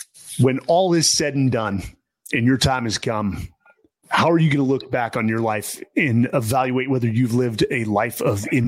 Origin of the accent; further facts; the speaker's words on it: California, United States; born there; I was born in the Bay Area of San Francisco, which is not exactly a hotbed for military recruitment